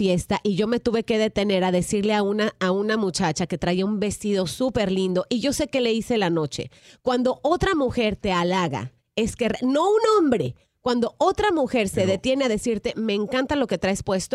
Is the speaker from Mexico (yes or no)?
yes; Mexico; Yo soy mexicana